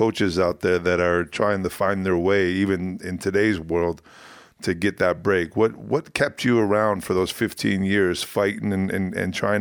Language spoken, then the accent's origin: English; United States; me being an American guy